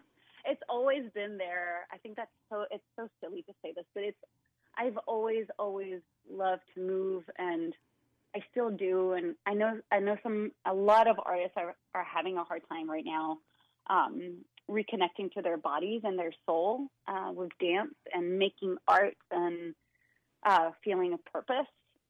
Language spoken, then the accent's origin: English; Switzerland; English is a second language; moved away as an adult; now in United States; Moving to the States right after high school.